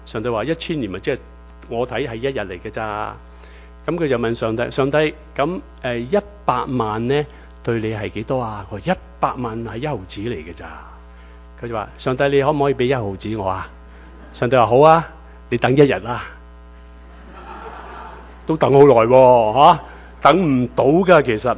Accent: Chaozhou, Guangdong, China; 我是潮州人嚟嘅，我哋潮州人咧成日讲一句说话，

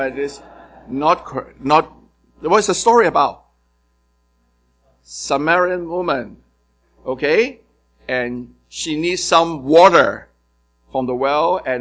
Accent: Hong Kong; English is a second language; I raised in Hong Kong, you can tell by my accent.

